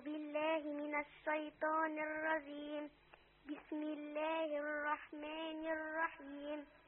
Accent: Cairo, Cairo Governorate, Egypt; من القاهره.

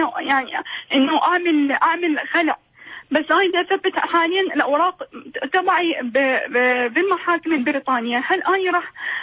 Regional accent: Iraq; أنا طبعا عراقية الجنسية،

